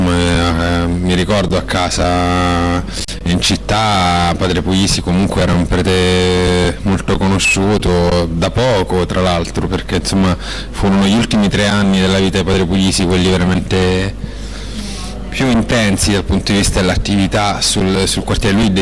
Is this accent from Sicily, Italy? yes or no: yes; Palermo, Sicily, Italy; Sono palermitano e ho un'età per cui mi sono visto succedere davanti agli occhi tante cose tremende in quella città.